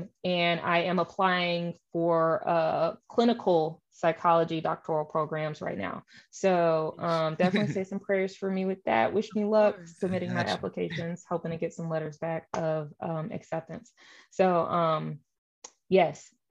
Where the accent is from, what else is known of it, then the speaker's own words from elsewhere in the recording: St. Louis, Missouri, United States; St. Louis Surge has one of the most loyalist and best crowds. And so to be able to play in front of my hometown, in front of my friends, my family, my coaches